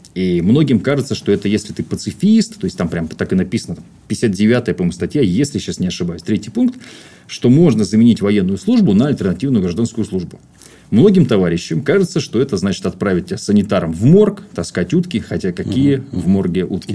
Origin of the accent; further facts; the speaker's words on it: Kirov, Kirov Oblast, Russia; меня в родном городе, в Кирове